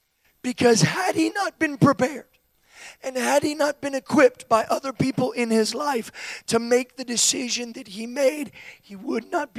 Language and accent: English; Florida, United States; Many of you know I'm from Florida. In Florida, we have these things called hurricanes.